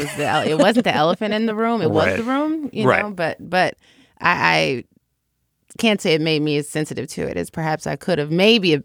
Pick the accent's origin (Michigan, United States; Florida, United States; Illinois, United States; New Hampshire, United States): Illinois, United States; Chicago; I'm from Chicago and I went to school in Washington, D.C.